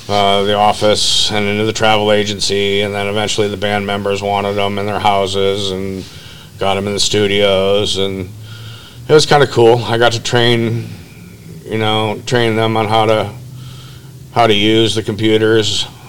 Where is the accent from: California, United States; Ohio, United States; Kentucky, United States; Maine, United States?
California, United States; And growing up in Marin County, where everybody has $200 shoes and a spare BMW in their garage, it was all about ego.